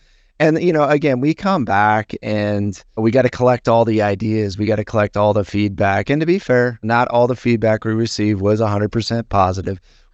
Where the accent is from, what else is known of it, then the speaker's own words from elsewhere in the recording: Wisconsin, United States; I mean, I know I'm from Wisconsin. Maybe I'm supposed to know this one, or maybe this one is a Minnesotaism versus a Midwesternism.